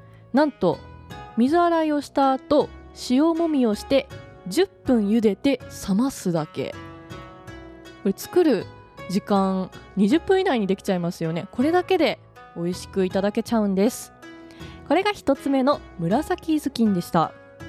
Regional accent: Hyogo, Japan; 私も実は出身が兵庫県なんですが

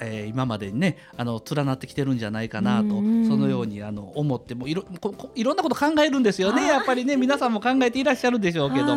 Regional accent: Kyoto, Japan; やっぱり僕はやっぱり京都で生まれ育ってますんでですね

